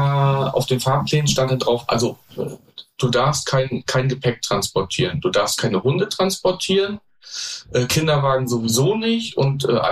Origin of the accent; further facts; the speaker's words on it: Prerow, Mecklenburg-Vorpommern, Germany; Prerow mit meiner Heimat. Prerow ist ein sehr schöner Ort, aus meiner Sicht mit der schönsten Natur.